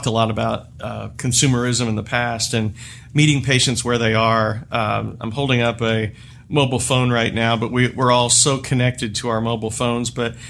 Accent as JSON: {"language": "English", "region": "Kentucky", "country": "United States", "tie": "born or raised there", "said": "Well, see, growing up in Kentucky, we had to go to Indiana or Tennessee to get the really good fireworks."}